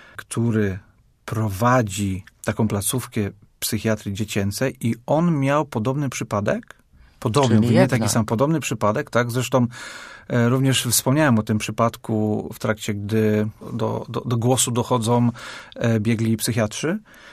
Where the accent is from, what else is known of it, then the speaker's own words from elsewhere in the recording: Darłowo, West Pomeranian Voivodeship, Poland; now in Poznań, Poland; ja pochodzę z Darłowa, z nadmorza